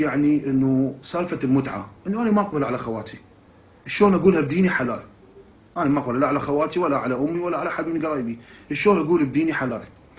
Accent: Iraq; أنا شاب عراقي كنت دائما يعني عاصي لله

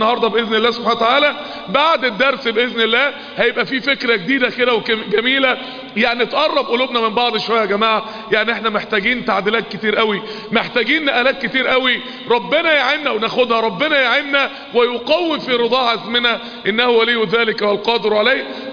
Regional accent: Mansoura, Dakahlia, Egypt; كل ما نادي كان مهجور عندنا في المنصورة دخلته كده من ايام

